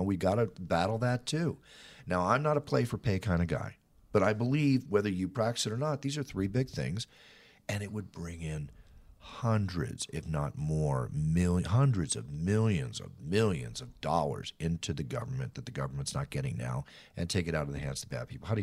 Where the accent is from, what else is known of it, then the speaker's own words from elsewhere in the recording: Dallas, Texas, United States; I lived in the Bible Belt. I grew up partially in Dallas, Texas.